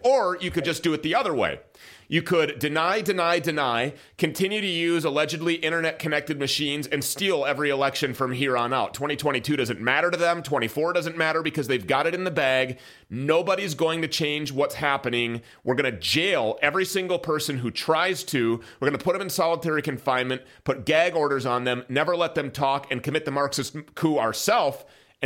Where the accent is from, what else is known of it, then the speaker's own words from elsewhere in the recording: Minnesota, United States; this guy is a multimillionaire, self-made from right here in my home state of Minnesota.